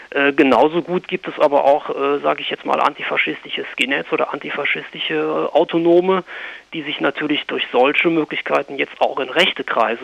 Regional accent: Aachen, North Rhine-Westphalia, Germany; Also ich komme ja aus Aachen und gerade bei uns in der Region bilden sich gerade auch so autonome Nationalisten heraus.

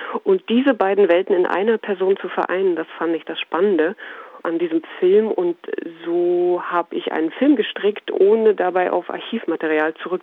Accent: Saxony-Anhalt, Germany; weil ich aus dem Osten komme. Ich stamme aus Sachsen-Anhalt

